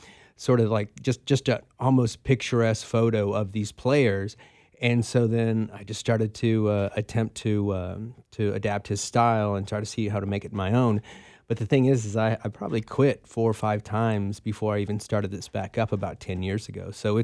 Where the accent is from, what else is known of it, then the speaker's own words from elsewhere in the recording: Kansas City, Kansas, United States; I was raised in KCK in the Argentine district, and it's blue collar.